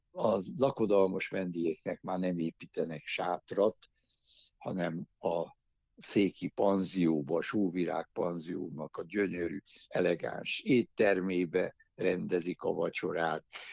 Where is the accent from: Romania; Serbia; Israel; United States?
Romania; Cluj-Napoca, Cluj County; now in Budapest, Hungary; Én 64 kilométerre születtem Széktől, de hát nagyon városi gyerek voltam.